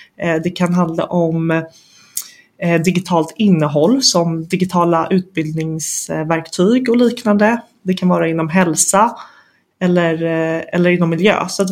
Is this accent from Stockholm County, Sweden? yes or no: yes; Stockholm, Stockholm County, Sweden; jag är en tjej från Stockholm och jag har pluggat finans på Handelshögskolan här i Stockholm.